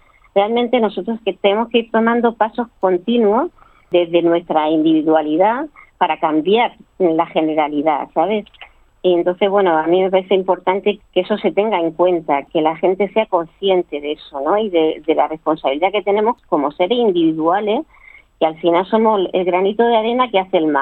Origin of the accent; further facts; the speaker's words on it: Spain; dentro de la organización hay dos personas que somos españoles